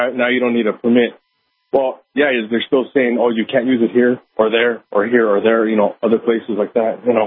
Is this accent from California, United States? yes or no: yes; California, United States; I'm formerly from California, so and that place is all jacked up, and that's why I got out of there.